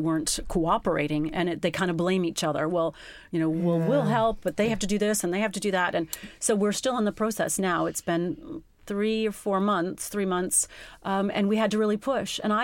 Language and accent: English; United States; now in England; especially because I'm not English and living in another country, I think they just thought, gosh, she's a paranoid American hovering helicopter worrywart parent.